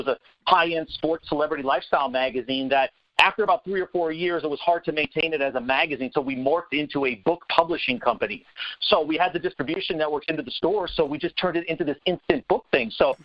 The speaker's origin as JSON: {"language": "English", "region": "Minnesota", "country": "United States", "tie": "born or raised there", "said": "I grew up in Minnesota in the Midwest and wanted to get out of the cold weather."}